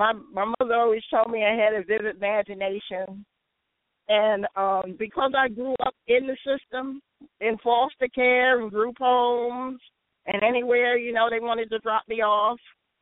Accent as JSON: {"language": "English", "region": "New York", "country": "United States", "said": "Because I'm from New York."}